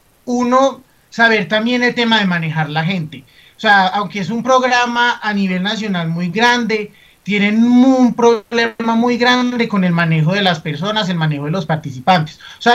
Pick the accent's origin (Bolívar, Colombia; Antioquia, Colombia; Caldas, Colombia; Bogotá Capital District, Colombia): Caldas, Colombia; Manizales; Bueno, yo soy de aquí de Manizales.